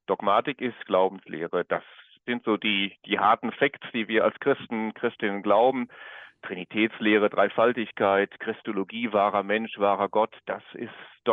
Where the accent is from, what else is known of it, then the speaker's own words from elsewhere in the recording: North Rhine-Westphalia, Germany; Ich komme aus dem Ruhrgebiet.